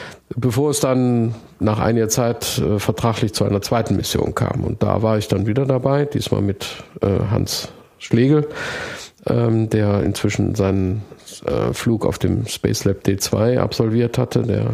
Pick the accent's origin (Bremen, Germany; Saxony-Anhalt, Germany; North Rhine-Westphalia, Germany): North Rhine-Westphalia, Germany; Mönchengladbach; in der Stadtbibliothek in Mönchengladbach, wo ich herkomme